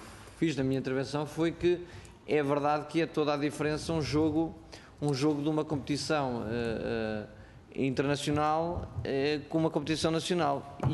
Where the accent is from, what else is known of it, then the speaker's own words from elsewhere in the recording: Centro, Portugal; porque eu sou do Distrito de Aveiro, portanto conheço bem aquilo